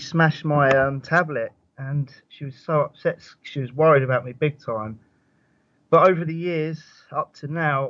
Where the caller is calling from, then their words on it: Stevenage, East of England, United Kingdom; Hi, Richie. … I'm calling from Stevenage in Hertfordshire.